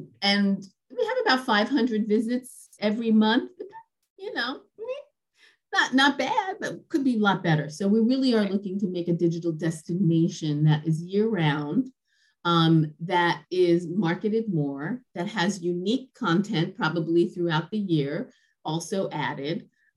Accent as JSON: {"language": "English", "town": "Brooklyn", "region": "New York", "country": "United States", "tie": "born or raised there", "said": "Born and raised in Brooklyn, went to college, went to Harvard undergrad, went to Harvard Business School."}